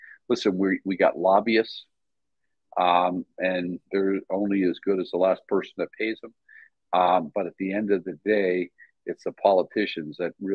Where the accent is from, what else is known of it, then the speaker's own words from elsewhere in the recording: Nova Scotia, Canada; now in New York City, United States; I'm in New York City today and it is about 19 degrees. I grew up in Canada and Nova Scotia.